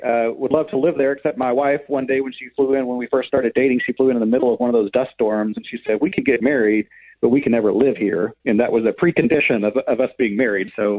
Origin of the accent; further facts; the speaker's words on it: Lockney, Texas, United States; also born or lived in Plainview / Wellman; I'm a West Texas native, born in Plainview, grew up in Lotney up until almost junior high. Then we moved south to Wellman, Texas, which is down by Brownfield